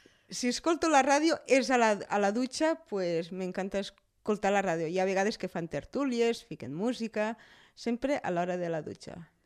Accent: Falset, Catalonia, Spain; és que jo soc de Falset

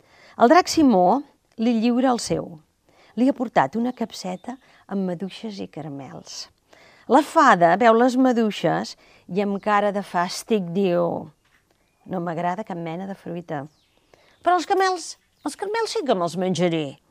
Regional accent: La Garriga, Catalonia, Spain; vinc de la Garriga i estic encantada, evidentment, d'estar aquí

